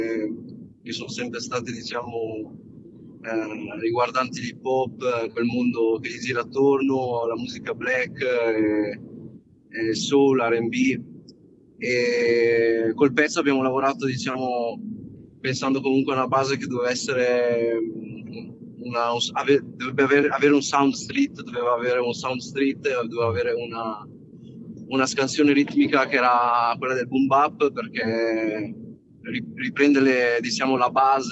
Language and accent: Italian; Lombardy, Italy; E io sono nato, ma ero molto piccolo e sono, diciamo, sono cresciuto qui nella provincia mantovana.